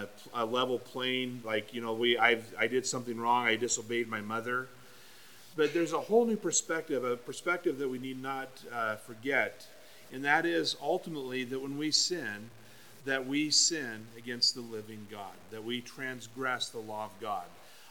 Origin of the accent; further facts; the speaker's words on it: Oregon, United States; Remember an experience growing up on the Oregon coast and being told that we were not to walk into the highway. We lived on Highway 101